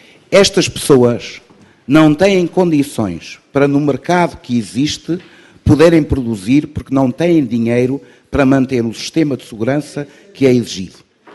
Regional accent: Portugal

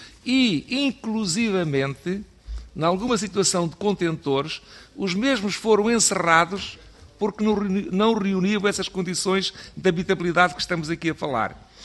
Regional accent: Ribatejo, Portugal; Eu venho de uma região, que não se tem falado aqui muito nela, que venho do Ribatejo, que é o coração da agricultura portuguesa

